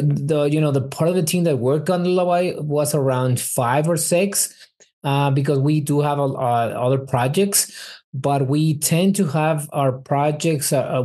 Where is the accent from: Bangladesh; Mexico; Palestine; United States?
Mexico; So I am Mexican. I was born here in Mexico.